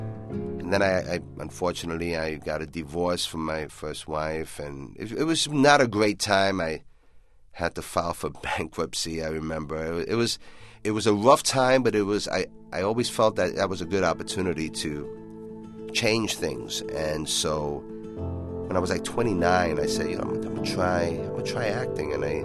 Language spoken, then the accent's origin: English; The Bronx, New York, United States; But I grew up in the Bronx. My dad was a sanitation man. It was a very blue-collar type of family.